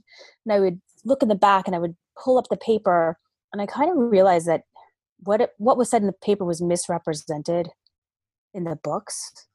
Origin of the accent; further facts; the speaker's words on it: Texas, United States; now in Boston, United States; And but I'm originally from Texas.